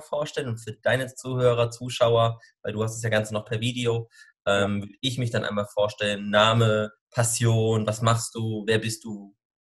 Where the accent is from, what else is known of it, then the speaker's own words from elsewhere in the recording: North Rhine-Westphalia, Germany; ich komme aus ursprünglich aus dem Ruhrgebiet, bin knapp 30, noch nicht ganz.